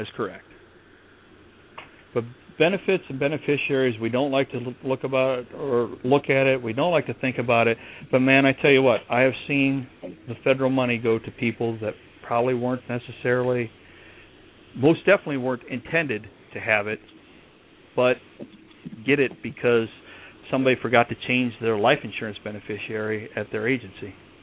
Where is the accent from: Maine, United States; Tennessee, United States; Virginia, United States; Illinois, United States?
Illinois, United States; Rock Falls; now in St. Louis, United States; I actually, our organization lost a member back in my hometown of Rock Falls, Illinois.